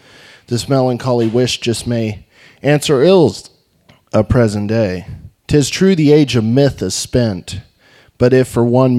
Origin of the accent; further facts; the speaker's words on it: Springfield, Missouri, United States; I'm originally from Springfield and moved up here a couple years ago.